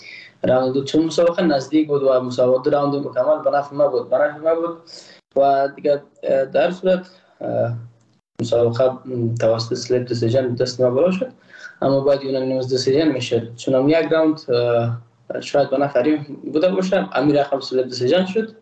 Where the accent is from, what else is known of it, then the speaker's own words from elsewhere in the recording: Afghanistan; ما تاجیک نیستم، احساس کردم ما روزگو اکتاجه نیستم، ما یک افغان هستم